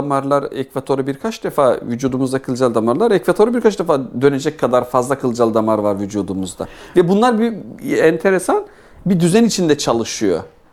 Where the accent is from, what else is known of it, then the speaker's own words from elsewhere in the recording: Tarsus, Mersin, Turkey; ben 1972 Tarsus doğumluyum. İlkokul, ortaokul ve liseyi Tarsus'ta okuduktan sonra İstanbul Üniversitesi Cerrahpaşa Tıp Fakültesi'nden 1988'de girdim. 1994 yılında mezun oldum.